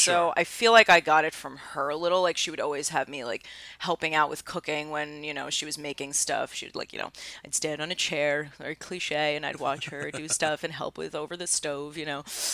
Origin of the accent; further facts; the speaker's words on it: Astoria, New York, United States; I was from Astoria, so like gotcha. Anytime I say I'm like from Astoria